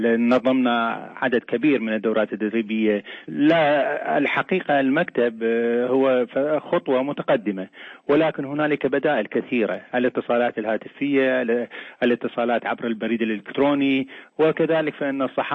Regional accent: Iraq; هذه فترة انتقالية من ديكتاتورية أحرقت الأخضر واليابس في بلدنا العراق إلى مرحلة ديمقراطية

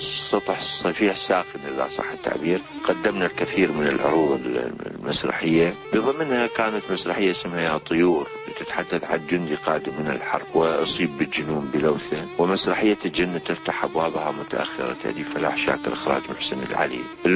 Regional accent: Basra, Basra Governorate, Iraq; البصرة كانت ولا تزال هي مدينتي التي أحب، يعني تأكيد شدني حنين إلها. أهلي ما زالوا هناك، يعني أخوتي وأخواتي كل موجودين في البصرة

